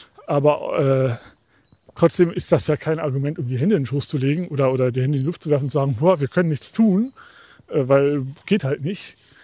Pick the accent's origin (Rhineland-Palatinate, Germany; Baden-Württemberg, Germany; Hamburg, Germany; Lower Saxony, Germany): Lower Saxony, Germany; im Weserbergland, wo ich herkomme, ist sehr schön da.